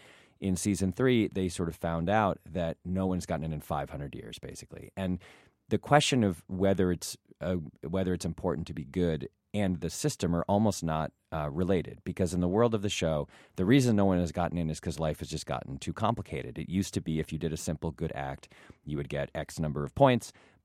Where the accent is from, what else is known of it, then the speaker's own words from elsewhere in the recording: Ann Arbor, Michigan, United States; I'm from Ann Arbor.